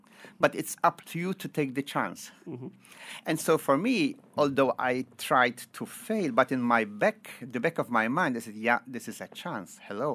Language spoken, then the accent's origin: English; Malta; English is a second language; moved away; also born or lived in Germany; And I state how I come from Malta, swimming on the beach, having fun, you know.